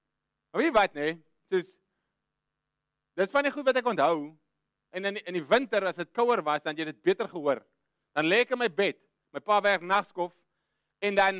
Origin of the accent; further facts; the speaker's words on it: Karoo, South Africa; ek kom van die Araf daar in die middel van die Karoo daar waar julle nie weet wat dit is nie